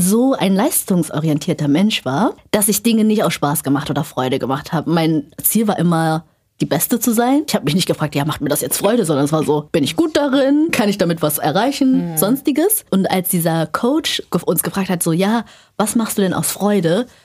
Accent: Rostock, Mecklenburg-Vorpommern, Germany; born or raised there

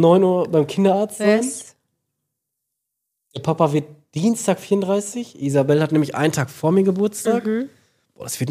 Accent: Hamm, North Rhine-Westphalia, Germany; Wir kommen ja eigentlich alle aus der Ecke

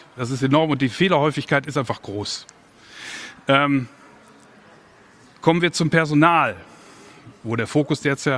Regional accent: Kassel, Hesse, Germany

